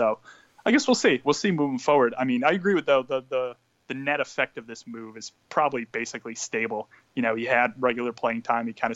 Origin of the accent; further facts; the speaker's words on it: New York, United States; because I'm from the New York area, so I got SNY, the network that the Mets are run on